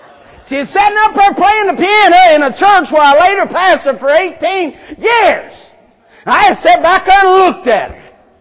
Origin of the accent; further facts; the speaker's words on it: West Virginia, United States; also born or lived in Ohio / South Carolina; Born and raised in West Virginia, but got saved in Ohio, and I went to South Carolina to go to school.